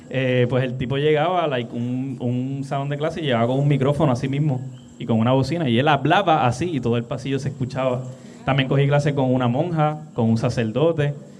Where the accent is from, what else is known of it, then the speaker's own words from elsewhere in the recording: Levittown, Puerto Rico; yo me crié en Levittown. Sí. Yo, orgullosamente de Levittown